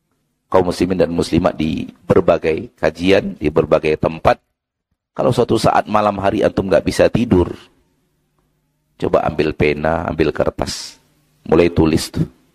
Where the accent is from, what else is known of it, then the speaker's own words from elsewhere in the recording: Sumatra, Indonesia; Dalam bahasa kami orang Sumatera, lumpang. Nggak tahu bahasa sini apa.